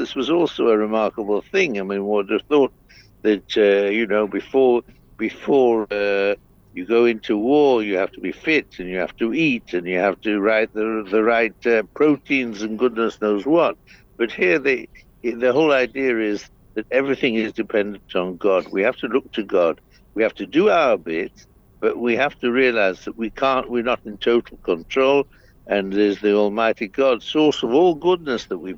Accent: England, United Kingdom; born there; I was born in England, and I really missed the hominy tashin of England.

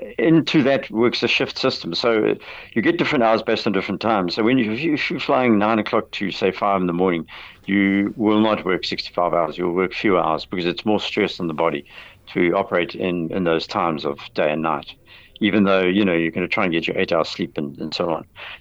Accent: South Africa; to remain here because of you know, tradition of being South African, essentially, without being nationalist about it.

